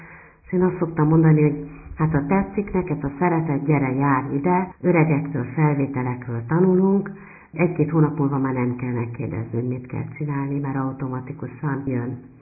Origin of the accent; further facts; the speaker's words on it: Tolna, Hungary; Én gyermekkoromban egy Tolna megyébe betelepített bukovinai székely familiába nőttem föl.